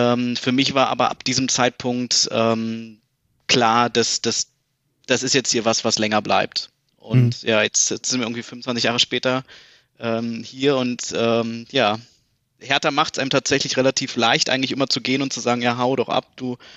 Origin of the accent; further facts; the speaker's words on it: Berlin, Germany; bin gebürtiger Berliner, Friedrichshain geboren, aber irgendwie schon ab meinem ersten Lebensjahr eigentlich dann nach Berliner Klinike gezogen, also Südosten Berlins und jetzt noch 30, einen Monat habe ich noch und tatsächlich bin ich jetzt seit 2016 in München